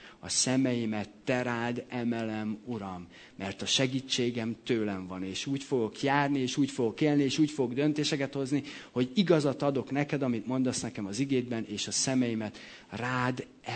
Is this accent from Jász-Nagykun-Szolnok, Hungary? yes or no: no; Debrecen, Hajdú-Bihar, Hungary; Én meg Debrecenből vagyok, és ott nem voltak hegyek